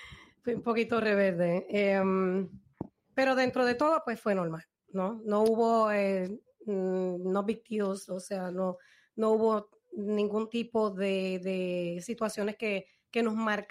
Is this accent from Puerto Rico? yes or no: yes; Puerto Rico; also born or lived in Baltimore, United States; yo nací en Baltimore, Maryland, y como tú me dijiste, pues mis padres pues fueron, son puertorriqueños. Nosotros regresamos a Puerto Rico como a la edad, cuando yo tenía como un año de edad. Nos fuimos para Puerto Rico y allí pues comencé a dar mis primeros pasos.